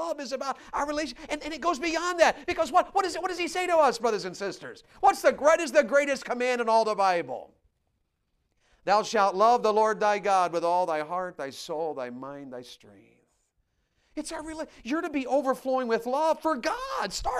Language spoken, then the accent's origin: English; the South, United States; And we used to say this when I was a boy growing up in the South.